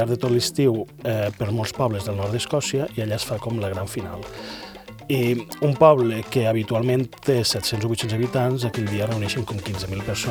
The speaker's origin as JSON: {"language": "Catalan", "town": "Campredó", "region": "Catalonia", "country": "Spain", "also_born_or_lived": "Paüls", "said": "Ara mateix m'he assentat aquí a Terres de l'Ebre. Jo sóc de Campredó, mig de Campredó, mig de Paüls."}